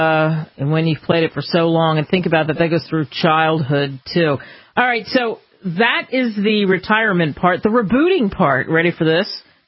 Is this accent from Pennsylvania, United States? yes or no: yes; Pennsylvania, United States; In the NFL, I know, because I grew up outside of Philadelphia, and we hated those Redskins.